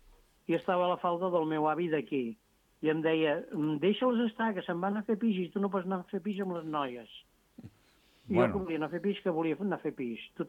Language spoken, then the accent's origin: Catalan; Catalonia, Spain; jo sóc català perquè ella vivia aquí, si no, jo no hagués estat català.